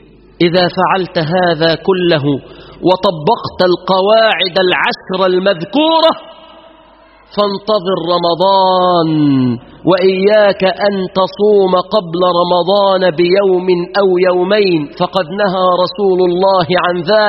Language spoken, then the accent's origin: Arabic; Egypt; اللهم احفظ بلادنا مصر بالإسلام